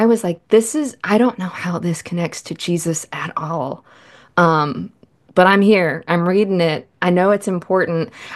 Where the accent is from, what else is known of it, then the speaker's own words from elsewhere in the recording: the South, United States; I grew up in the American South where that's kind of like in the water.